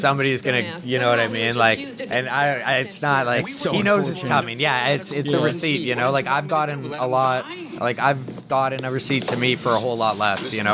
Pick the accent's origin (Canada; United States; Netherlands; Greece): Canada; Toronto, Ontario; Yeah, from Toronto.